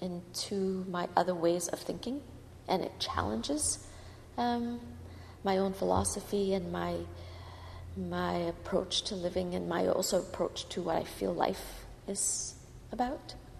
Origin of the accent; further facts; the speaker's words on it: Singapore; I'm from Singapore